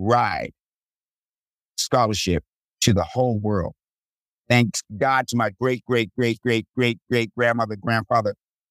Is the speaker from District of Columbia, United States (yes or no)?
yes; Washington, District of Columbia, United States; I was raised in Washington, D.C.